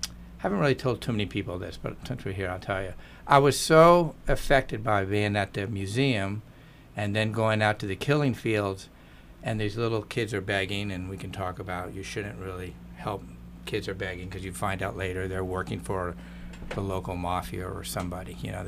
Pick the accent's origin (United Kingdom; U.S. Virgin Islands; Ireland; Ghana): U.S. Virgin Islands; And I grew up in the Virgin Islands